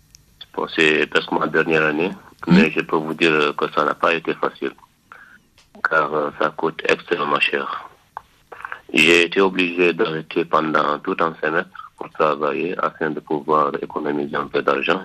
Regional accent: Mauritania; Je suis originaire de la Mauritanie.

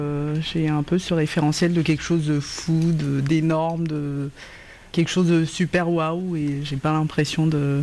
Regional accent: Côte d’Ivoire; Je viens de la Côte d'Ivoire.

